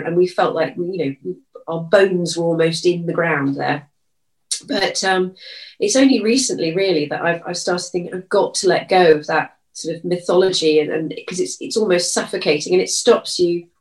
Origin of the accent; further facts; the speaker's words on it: Bristol, South West England, United Kingdom; born there; I was born in Bristol